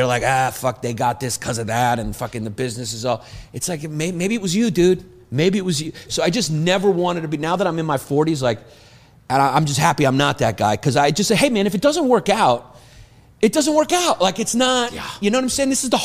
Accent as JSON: {"language": "English", "town": "New York City", "region": "New York", "country": "United States", "tie": "born or raised there", "said": "See, I'm from New York, so."}